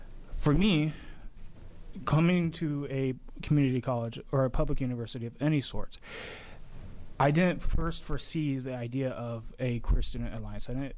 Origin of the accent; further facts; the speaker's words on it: Fairmount, Indiana, United States; I'm actually originally from Fairmount, which is 45 minutes north of Earl College.